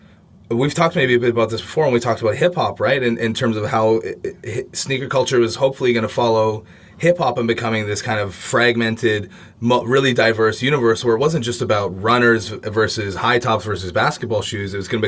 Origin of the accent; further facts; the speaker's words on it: Canada; And then, you know, being a Canadian, being